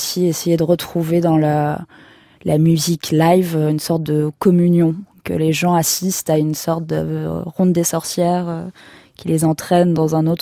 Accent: Provence-Alpes-Côte d'Azur, France; Puisque je viens des Alpes-Maritimes, je pense que ça vient de là.

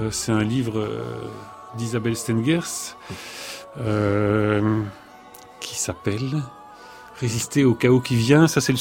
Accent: Belgium; moi, je suis belge

